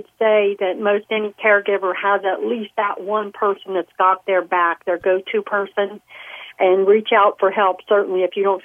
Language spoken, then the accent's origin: English; Florida, United States; I'm from Florida. I just came across your show.